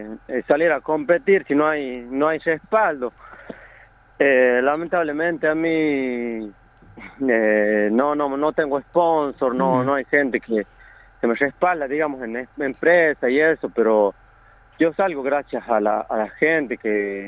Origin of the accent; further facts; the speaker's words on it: Siján, Catamarca, Argentina; yo soy un atleta de la localidad de Siján, el interior de Catamarca.